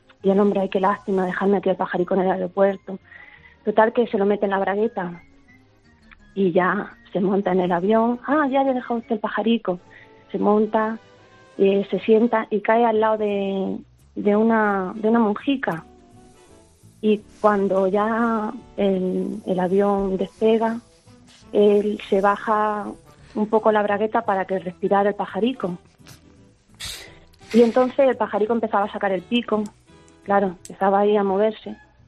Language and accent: Spanish; Yecla, Region of Murcia, Spain; soy de Yecla.